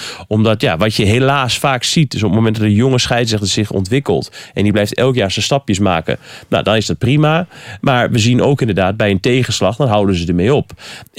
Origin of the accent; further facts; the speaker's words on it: Nijverdal, Overijssel, Netherlands; Ik ben al van Nijverdal